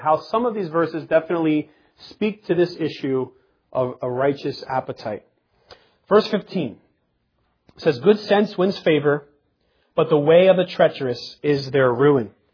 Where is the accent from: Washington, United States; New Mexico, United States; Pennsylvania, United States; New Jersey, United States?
New Jersey, United States; Jersey City; Recently in my hometown of Jersey City, there was a cop that was murdered.